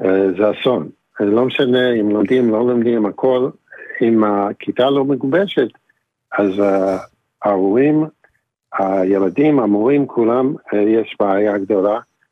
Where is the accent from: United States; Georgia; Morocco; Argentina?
United States; Hebrew is a second language; now in Israel; אני עליתי מארצות הברית לפני 30 שנה, לא יודע אם שומעים, אבל הילדים שלנו נולדו פה